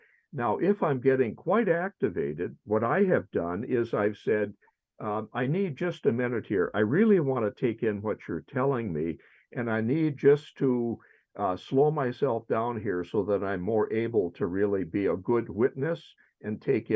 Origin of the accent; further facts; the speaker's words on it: Ashland, United States; When I was growing up in Ashland, up in the northern reaches of the state